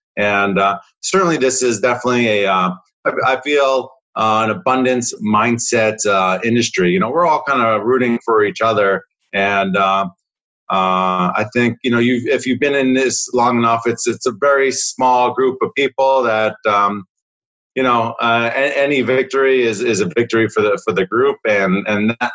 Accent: New Jersey, United States; I grew up in New Jersey and like you said, been an entrepreneur my whole life.

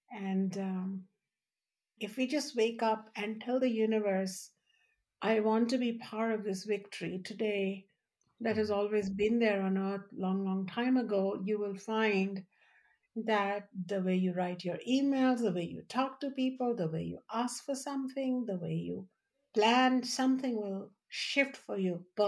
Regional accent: India; moved away; when I was growing up in India, and until I had left India

